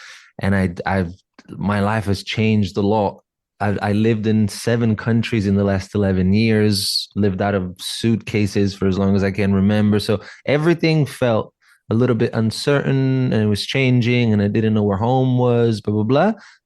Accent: Rome, Lazio, Italy; And I was raised in the church in Italy, in Rome. I was born and raised in Rome.

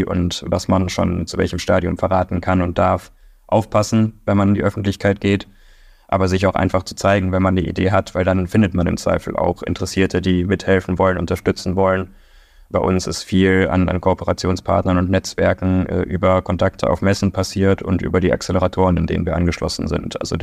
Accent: Duisburg, North Rhine-Westphalia, Germany; ich komme ja aus NRW, Duisburg

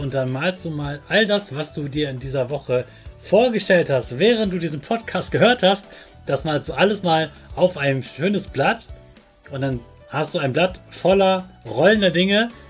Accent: Hannover, Lower Saxony, Germany; war für mich so etwas ganz, ganz Großes in meiner Jugend, das eine ganz große Weltausstellung in meiner Heimatstadt Hannover war.

